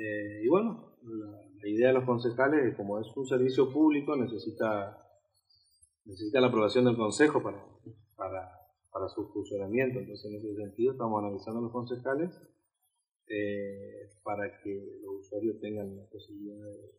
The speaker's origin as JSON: {"language": "Spanish", "region": "Santander", "country": "Colombia", "said": "teniendo en cuenta de que los afectados somos todos los santandereanos."}